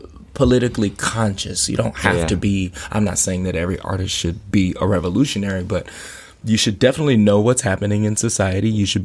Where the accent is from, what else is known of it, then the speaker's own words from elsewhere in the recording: Anchorage, Alaska, United States; also born or lived in Louisiana; I moved to Alaska from Louisiana when I was about 10 or 11, you know.